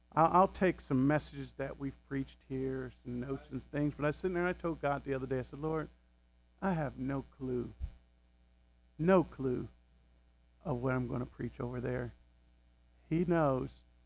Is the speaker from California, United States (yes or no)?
no; Dayton, Ohio, United States; I never would have dreamed that a little boy born and raised in Dayton, Ohio, would be going around the world preaching in other countries. I never thought I'd even leave Dayton.